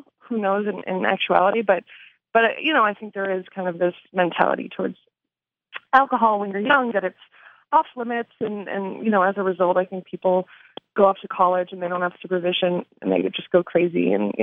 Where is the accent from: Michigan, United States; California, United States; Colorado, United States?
California, United States; also born or lived in Chicago; No, I'm from California originally. I went to college in Chicago, and I lived in Chicago for 7 years.